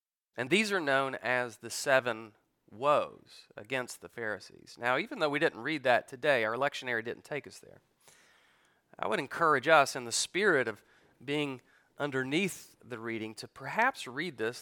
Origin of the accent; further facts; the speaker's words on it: Knoxville, Tennessee, United States; Growing up in Knoxville, I was, of course, brought up a Tennessee fan